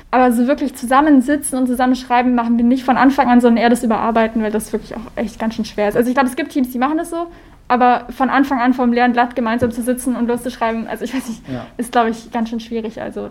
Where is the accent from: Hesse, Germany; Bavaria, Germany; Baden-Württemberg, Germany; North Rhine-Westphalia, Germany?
Bavaria, Germany; Nuremberg; Also ich komme eigentlich aus Nürnberg